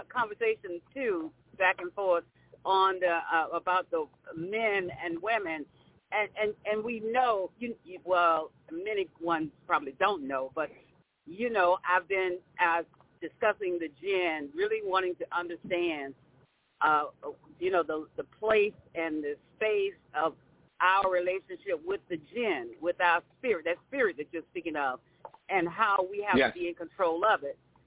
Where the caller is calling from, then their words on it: St. Petersburg, Florida, United States; calling from St. Petersburg, Florida.